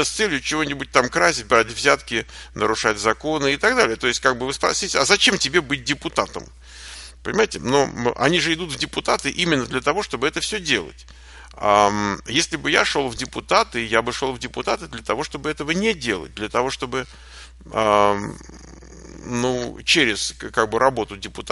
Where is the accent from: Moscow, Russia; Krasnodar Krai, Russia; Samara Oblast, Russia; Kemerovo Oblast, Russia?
Moscow, Russia; я родился в Москве и прожил там 34 года своей жизни